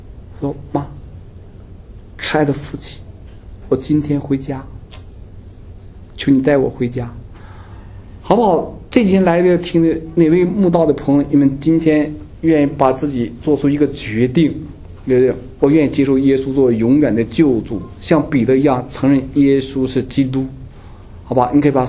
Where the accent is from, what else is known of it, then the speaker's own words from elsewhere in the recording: China; 我们中国人不喜欢别人曝视自己，也在公共场合比较含蓄